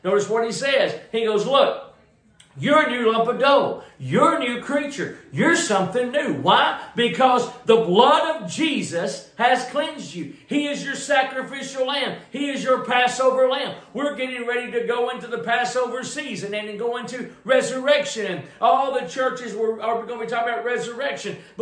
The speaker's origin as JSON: {"language": "English", "town": "Cleveland", "region": "Tennessee", "country": "United States", "tie": "born or raised there", "said": "growing up in Cleveland, Tennessee, where I'm from, and heard the way sanctification was preached, it was more about the outward stuff."}